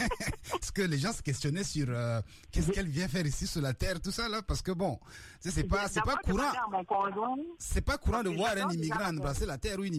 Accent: Chad; now in Canada; Moi, je viens du Tchad, donc nous avons la même température

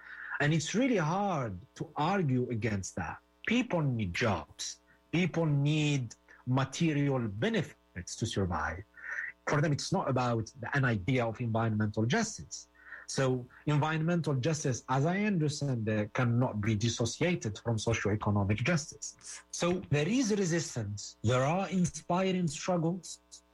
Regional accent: Tunisia; especially about my home country, Tunisia

